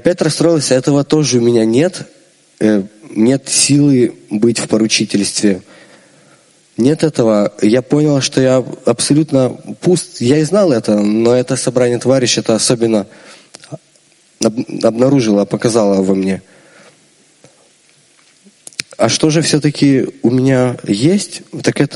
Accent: Kyiv, Ukraine; из Киева.

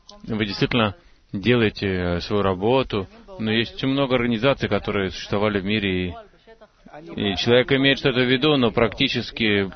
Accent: Be'er Ya'akov, Central District, Israel; Я из Бер-Якова.

